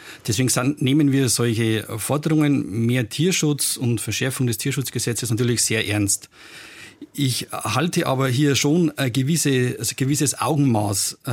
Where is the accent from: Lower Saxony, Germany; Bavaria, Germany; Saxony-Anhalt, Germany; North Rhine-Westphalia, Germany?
Bavaria, Germany; ich komme ja aus Bayern